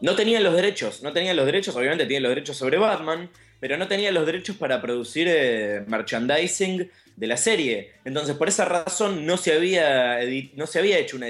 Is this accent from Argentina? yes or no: yes; Buenos Aires, Argentina; Entonces yo soy de La Boca originalmente, después me vendí y me vine a Palermo, porque soy un cheto.